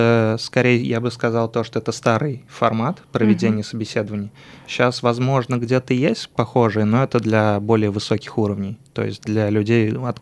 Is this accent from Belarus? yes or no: no; Saratov, Saratov Oblast, Russia; born there; Я родился в Саратове.